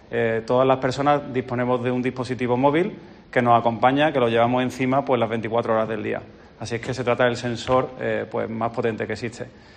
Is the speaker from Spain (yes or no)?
yes; Córdoba, Andalusia, Spain; para mí como cordobés fue un lujo estar aquí hoy en mi tierra. Venir andando desde casa al Ayuntamiento